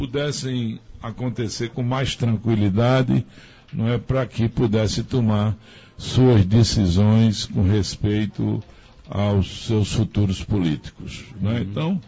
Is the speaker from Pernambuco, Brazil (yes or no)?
yes; Afogados da Ingazeira, Pernambuco, Brazil; born there; Nós que nascemos aqui em Afogados da Ingazeira, exatamente nesse período, né, eu tenho 70 anos